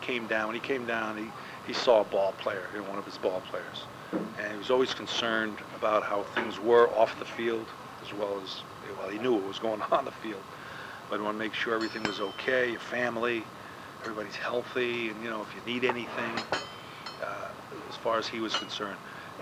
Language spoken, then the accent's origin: English; New York City, New York, United States; now in Boston, United States; at the age I was growing up in New York, maybe I didn't hear it or read about it. But coming to Boston